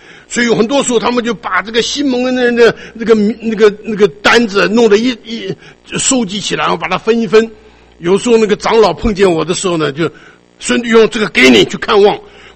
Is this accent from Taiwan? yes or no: yes; Taiwan; now in Seattle, United States; 你知道在我这个小的时候在台湾呢、啊、哇，这一个苹果多贵呀